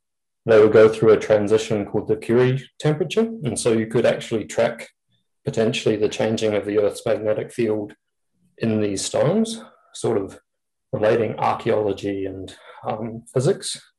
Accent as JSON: {"language": "English", "country": "New Zealand", "said": "So I'm from New Zealand, which you mentioned a researcher from."}